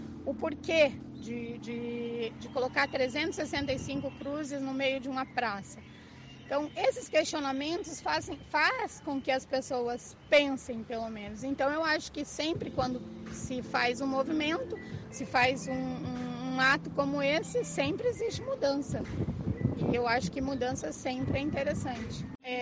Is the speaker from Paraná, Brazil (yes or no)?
yes; Foz do Iguaçu, Paraná, Brazil; eu sou de Foz mesmo, né? Moro aqui há 40 anos